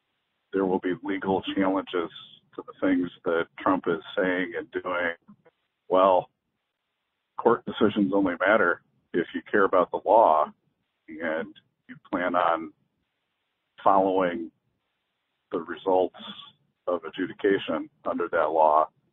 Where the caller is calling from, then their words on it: Clinton, Iowa, United States; I'm calling from Clinton, Iowa